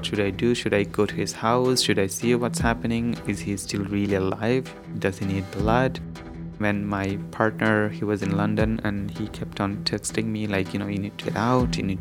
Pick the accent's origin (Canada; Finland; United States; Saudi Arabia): Saudi Arabia; No, I mean I grew up in Saudi Arabia, right?